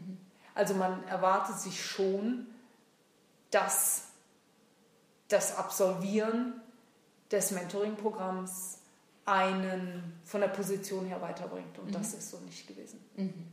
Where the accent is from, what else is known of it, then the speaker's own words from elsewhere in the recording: Germany; moved away as an adult; now in Vienna, Austria; Ich meine, ich bin ja aus Deutschland, und, ja, seit ich in Wien bin